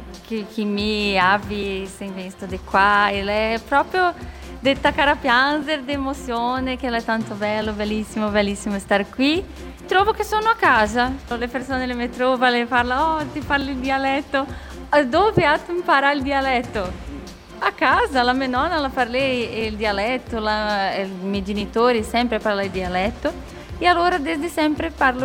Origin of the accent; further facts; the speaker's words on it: Rio dos Cedros, Santa Catarina, Brazil; Italian is a second language; Santa Catarina, Brasile, la città Rio dos Cedros.